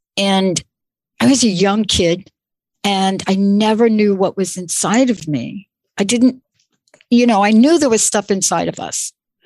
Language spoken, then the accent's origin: English; New York City, New York, United States; I grew up in New York. I know what it's like to walk down an alley in New York and have somebody walk up behind you and hold a knife to your neck.